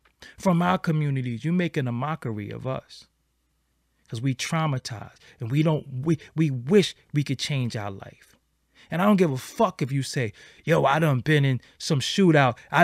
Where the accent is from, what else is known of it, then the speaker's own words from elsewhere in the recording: Brooklyn, New York, United States; I grew up in Bed-Stuy, Brooklyn. Fulton Street was one of the craziest shits. I wasn't even allowed to go on Fulton Street as a kid because people was getting shot.